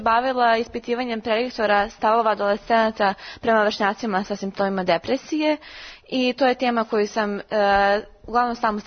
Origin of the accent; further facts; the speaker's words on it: Belgrade, Serbia; iz Beograda sam, i mi na psihologiji također kad biramo teme, mi moramo jako da pazimo na etiku